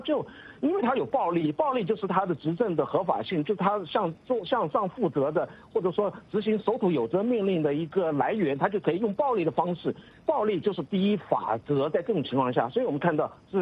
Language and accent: Chinese; China; 就是说其实我们中国人现在活中产阶级或者说一般的国民所享受到的表面上的福利